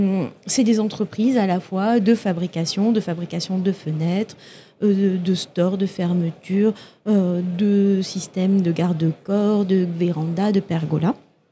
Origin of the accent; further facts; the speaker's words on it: Toulouse, Occitanie, France; Moi, je viens de Toulouse, donc je connais bien l'aéronautique.